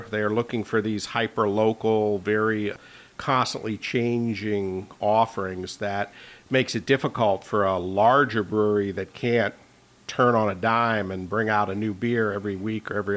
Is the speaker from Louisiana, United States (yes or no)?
yes; New Orleans, Louisiana, United States; I was just got back from a week in New Orleans, my hometown, that I hadn't been in 15 years